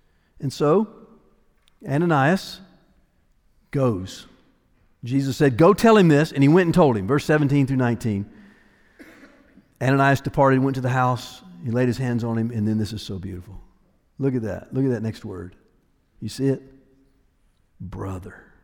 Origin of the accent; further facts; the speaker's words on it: the South, United States; but I'm from the South, and I know that we do it a lot down here, right?